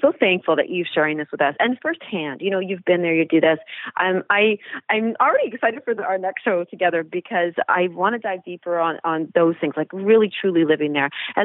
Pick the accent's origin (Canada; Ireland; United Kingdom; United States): Canada; one of the biggest things I do here as a Canadian